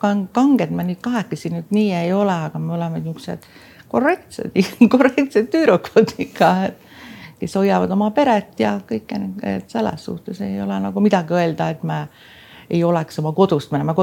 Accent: Saare County, Estonia

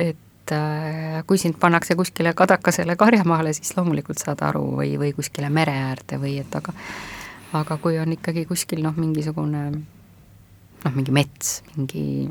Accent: Saare County, Estonia; ma olen Saaremaalt ja ütlen, et see on Eesti kõige suurem saar

